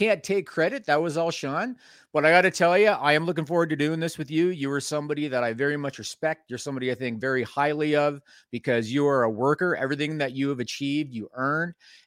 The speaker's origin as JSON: {"language": "English", "town": "Brockville", "region": "Ontario", "country": "Canada", "said": "I'm from Brockville, Ontario, Canada."}